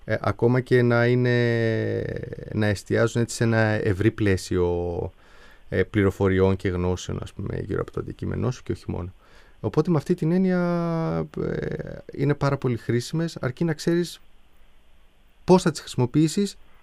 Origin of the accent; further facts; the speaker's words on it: Trikala, Thessaly, Greece; also born or lived in Athens; now in Thessaloniki, Greece; Εγώ γεννήθηκα στην Αθήνα, αλλά μεγάλωσα στα Τρίκαλα, Θεσσαλία, κάμπος εκεί, έτσι. Και ήρθα εδώ πέρα μετά για σπουδές.